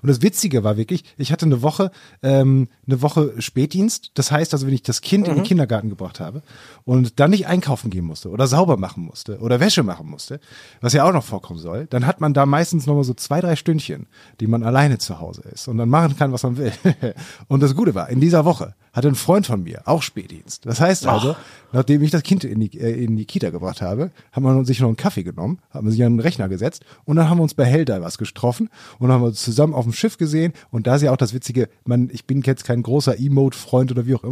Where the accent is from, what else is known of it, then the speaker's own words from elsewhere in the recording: North Rhine-Westphalia, Germany; Also ich komme aus dem Ruhrgebiet.